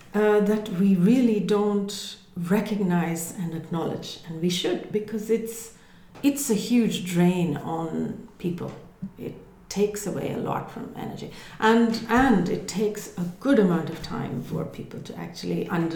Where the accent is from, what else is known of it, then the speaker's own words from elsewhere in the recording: India; now in United Kingdom; So, for example, as an Indian, I can only speak about that. Coming to the UK, for example, it's a huge shift.